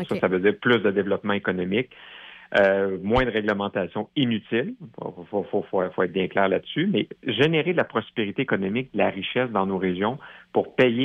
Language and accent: French; Lévis, Quebec, Canada; j'ai 46 ans, je suis originaire de Lévis